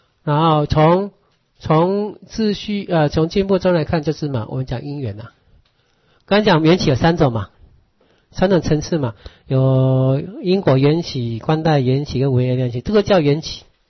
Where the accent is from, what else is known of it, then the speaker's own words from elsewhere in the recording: Taiwan; 我们现在看到我们是台湾人嘛